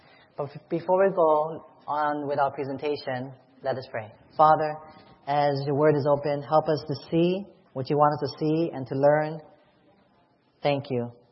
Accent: Hawaii, United States; you're in Healing Broken Relationships Seminar. And I'm from Hawaii, so let me hear say a big warm aloha.

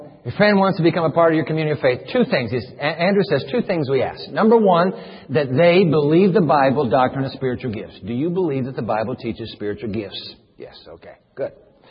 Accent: Japan; When I grew up in Japan, my brother Greg and my sister Carrie, we were all missionaries' kids.

